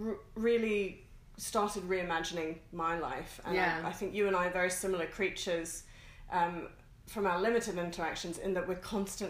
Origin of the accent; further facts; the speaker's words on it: Hong Kong; also born or lived in New Zealand / Australia / London; now in United Kingdom; I'm from Hong Kong originally. I lived in New Zealand and Australia and the UK. I most recently moved over from London.